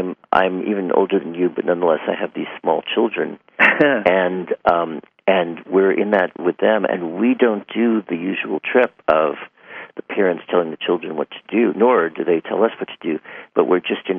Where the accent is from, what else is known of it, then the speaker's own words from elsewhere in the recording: New York City, New York, United States; And I grew up in New York City, right in New York City.